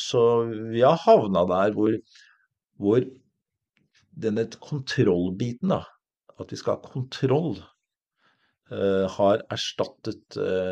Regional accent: Elverum, Innlandet, Norway; also born or lived in Oslo; Jeg vokste opp i Elverum, jeg er født i Oslo, jeg vokste opp i Elverum.

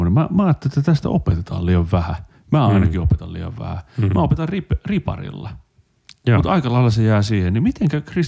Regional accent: Kuortane, South Ostrobothnia, Finland; Ja tämä oli sama myös siellä kotipuolessa. Sitten mentiin Kuortaneen kirkkoon.

